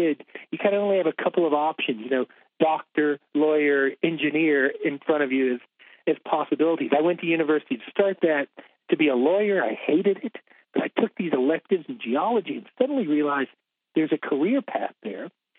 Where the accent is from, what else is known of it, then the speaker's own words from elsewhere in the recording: Georgia, United States; also born or lived in Kansas; I grew up in rural Georgia. I was born in Kansas, but grew up in rural Georgia, truly rural Georgia, in the wilderness.